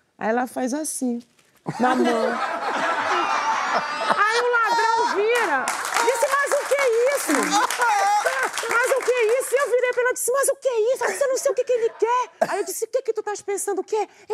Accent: Belém, Pará, Brazil; now in Rio de Janeiro, Brazil; Eu moro no Rio, mas eu sou de Belém.

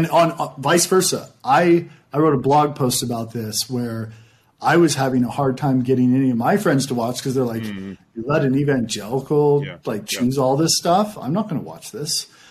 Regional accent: Utah, United States; we're from Utah.

